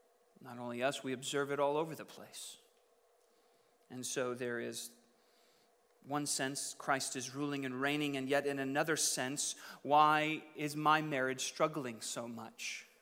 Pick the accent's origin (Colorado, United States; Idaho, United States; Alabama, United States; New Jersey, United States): Idaho, United States; I grew up in Idaho. Rice-a-roni goes with your animal of choice.